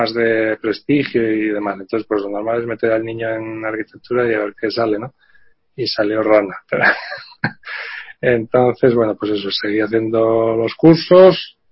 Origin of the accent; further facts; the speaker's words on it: Pamplona, Navarre, Spain; yo pues llegué a esa universidad siendo de Pamplona, pues lo más cercano pues esa universidad, no tenía intención de irme a alguna otra.